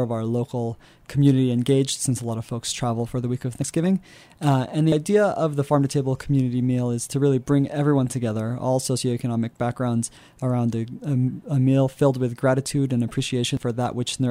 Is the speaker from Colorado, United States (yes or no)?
yes; Colorado, United States; Yeah, so I grew up in the Roaring Fork Valley, and just having such a strong connection and love for our mountains, our community, and our space